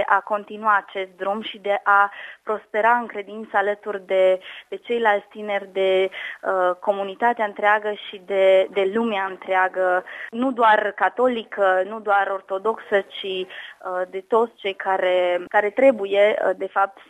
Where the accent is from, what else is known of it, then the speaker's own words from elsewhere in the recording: Șimleu Silvaniei, Sălaj County, Romania; sunt din Șimleul Silvaniei și am venit la Madrid cu Eparhia de Oradea.